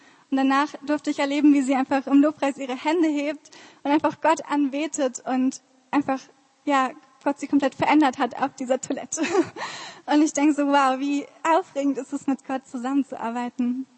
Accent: Frankenberg, Germany; Ich komme aus Frankenberg

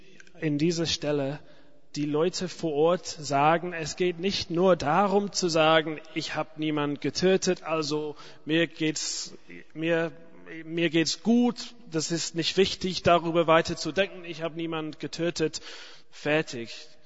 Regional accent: England, United Kingdom; German is a second language; now in Germany; als Engländer interessiert mich gar nicht, was jetzt so gleichzeitig passiert, so vom Fußball her.

